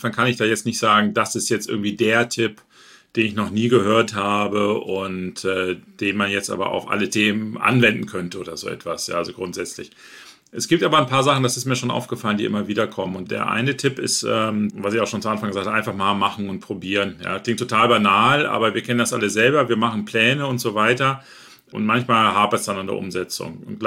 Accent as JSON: {"language": "German", "region": "Northern Germany", "country": "Germany", "said": "ich selber bin auch aus Norddeutschland, ich kenne"}